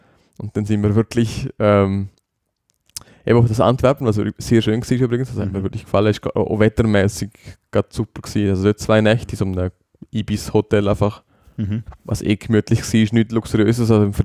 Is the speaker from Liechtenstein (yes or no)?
yes; Liechtenstein; Als Liechtensteiner sowieso